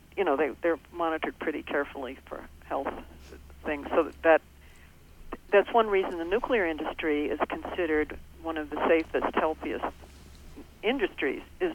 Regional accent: New Mexico, United States; I grew up in New Mexico, which is naturally high in uranium, you know, part of the Colorado Plateau, the north part.

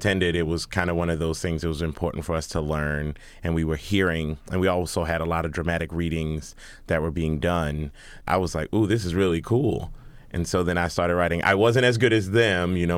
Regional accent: Baltimore, Maryland, United States; born there; I was born originally in Baltimore, Maryland.

